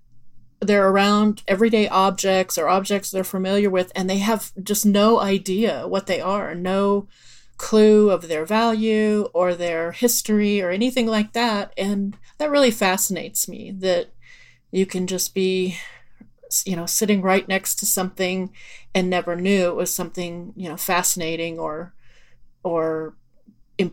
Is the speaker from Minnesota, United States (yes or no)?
no; Erie, Colorado, United States; I'm from Erie, Colorado